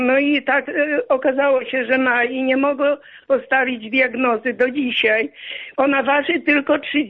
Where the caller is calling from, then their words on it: Podlaskie Voivodeship, Poland; bo ja z Podlasia dzwonię.